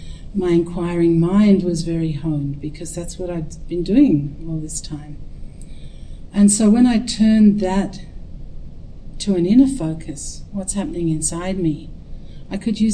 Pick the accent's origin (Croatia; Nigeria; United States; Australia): Australia; because I'm an Aussie, and Aussies are not into hierarchies in that way.